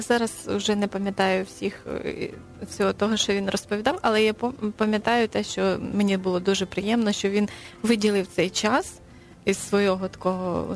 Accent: Mykolaiv, Mykolaiv Oblast, Ukraine; also born or lived in Buzke; Я народилася в селі Бузькому, але це Миколаївської області.

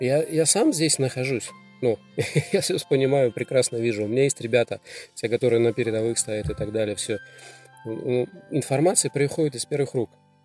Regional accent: Estonia; сама Россия меня, как уроженца Эстонии и Прибалтики, всегда называла фашистом

